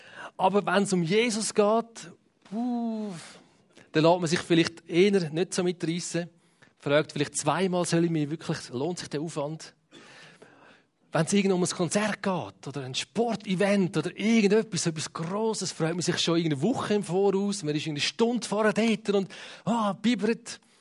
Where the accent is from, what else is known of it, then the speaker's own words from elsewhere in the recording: Switzerland; wir sind ja Schweizer, also die meisten von uns, also sind Schweizer